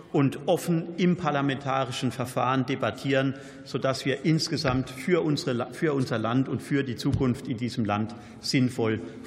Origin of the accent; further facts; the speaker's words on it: Germany; Bei mir in meiner Heimat im Oberrheingraben haben wir vor einigen Jahren miterlebt, wie Erdbeben ausgelöst wurden.